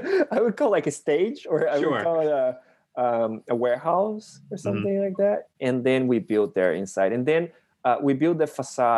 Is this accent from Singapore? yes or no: no; Brazil; I'm Japanese Brazilian. I was born and raised in Brazil. And for me, it was like, okay, I'm I'm Brazilian, but people think I'm, you know, they say, oh, but you don't look Brazilian